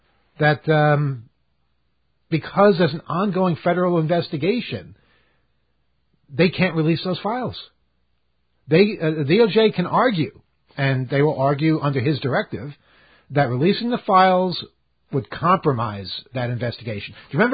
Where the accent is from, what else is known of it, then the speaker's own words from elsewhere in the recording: New York, United States; Being a New Yorker, I can see the corruption immediately.